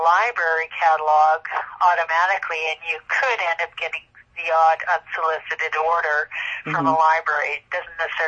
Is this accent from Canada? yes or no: yes; Canada; So being Canadian, I cannot apply for an American ISBN and vice versa.